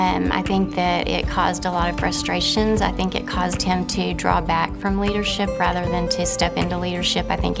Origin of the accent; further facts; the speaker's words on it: Norman, Oklahoma, United States; I'm from Norman, Oklahoma.